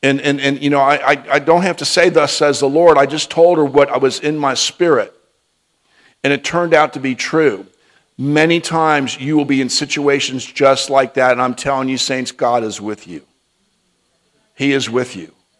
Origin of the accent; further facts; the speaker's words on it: United States; I told her, I said, "I'm from the United States. I'm over here for competition, and I just want to tell you that."